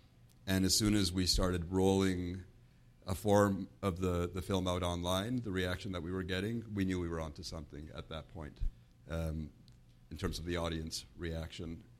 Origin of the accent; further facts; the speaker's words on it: Toronto, Ontario, Canada; born there; I was born in Toronto.